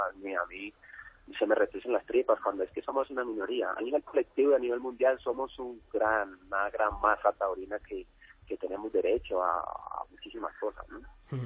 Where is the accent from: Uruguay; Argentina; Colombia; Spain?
Colombia; haber vivido esto en primera persona y más en mi país